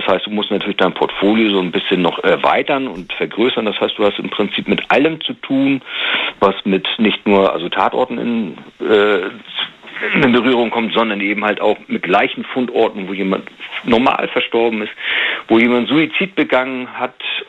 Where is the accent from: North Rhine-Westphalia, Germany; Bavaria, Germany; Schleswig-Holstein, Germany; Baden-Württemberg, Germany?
Schleswig-Holstein, Germany; Also ich komme aus dem Hamburger Bereich zwischen Hamburg und Lübeck.